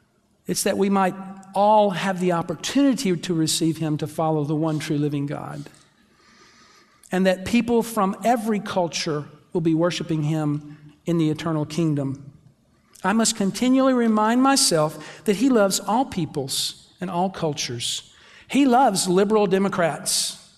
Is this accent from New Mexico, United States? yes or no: no; Texas, United States; But I am tempted when I hang out with the guys I grew up with in Texas